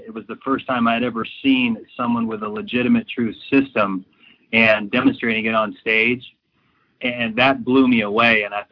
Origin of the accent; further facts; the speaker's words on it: Temecula, California, United States; a chance to go to my dream school growing up in Southern California from Temecula